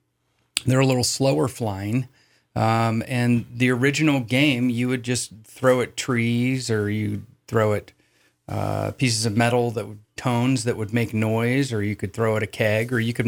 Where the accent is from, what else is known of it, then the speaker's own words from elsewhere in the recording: Akron, Ohio, United States; moved away as an adult; also born or lived in Cincinnati; now in Alaska, United States; I was born and raised in Akron, Ohio. I started playing disc golf in 1986 at the University of Cincinnati and decided to move to Alaska when it was 1991.